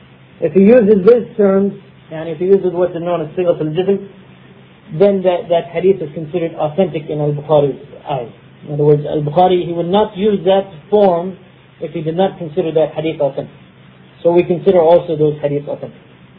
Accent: Spain; Ibn Hazm, the one from Spain, my home country

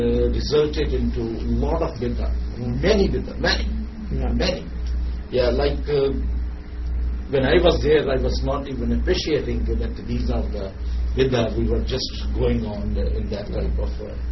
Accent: Pakistan; I'm basically from Pakistan.

